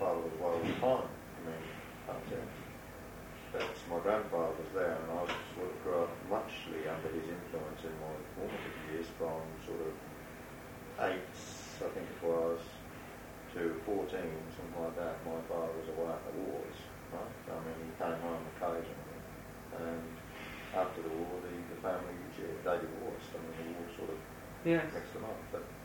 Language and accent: English; Ipswich, East of England, United Kingdom; also born or lived in London; Ipswich. Didn't grow up in London. My parents moved from London to Ipswich. And I was brought up just on the outskirts of Ipswich, a place called Nacton.